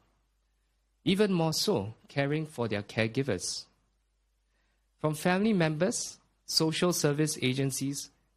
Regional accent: Geylang, Singapore; Growing up in Geylang has also allowed me to meet and befriend vulnerable segments of society.

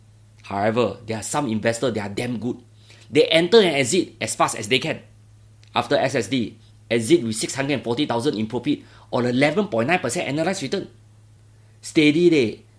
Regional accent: Bedok, East Region, Singapore; born there; This is after all my birthplace, by the way. I was born in Bedok, Block 423, Bedok North Avenue 1, in a humble 3-room flat. That is why I have a strong affiliation with this town.

